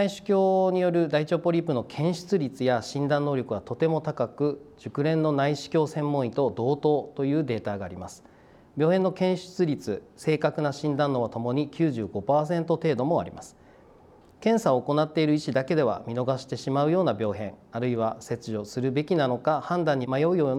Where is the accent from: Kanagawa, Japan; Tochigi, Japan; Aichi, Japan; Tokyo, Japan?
Tochigi, Japan; Otawara; はい、大田原市出身です。